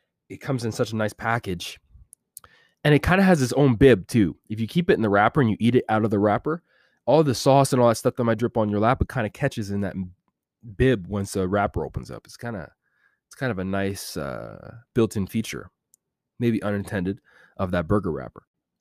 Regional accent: Edmonton, Alberta, Canada; I'm from Edmonton, Alberta. I've been around the world, baby.

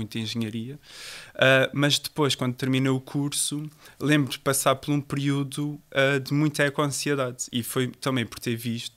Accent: Azores, Portugal; now in Porto, Portugal; então eu vim a estudar, saí de São Miguel, vim estudar para o Porto

